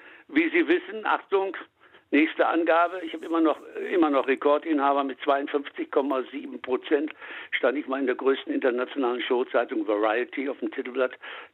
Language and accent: German; Münster, North Rhine-Westphalia, Germany; born there; ich bin gebürtiger Münsteraner